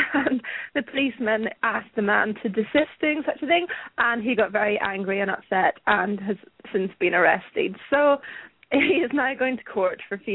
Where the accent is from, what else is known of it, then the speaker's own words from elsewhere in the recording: Scotland, United Kingdom; it happened in Scotland, my home country